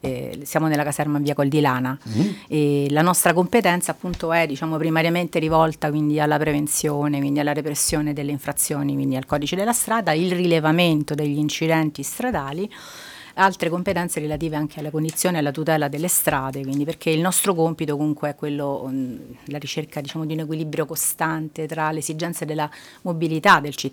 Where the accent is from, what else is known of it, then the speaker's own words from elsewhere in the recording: Rome, Lazio, Italy; also born or lived in Dolomites; Poi sono tornata in Lombardia, a Pavia, e poi mi sono avvicinata a casa, perché comunque sono originaria di Roma, e sono andata a Terni.